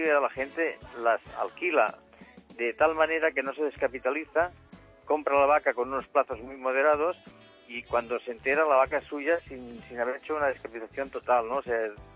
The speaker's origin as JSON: {"language": "Spanish", "country": "Spain", "said": "aquí en España, uh-huh, utilizaríamos el español, por algo somos españoles."}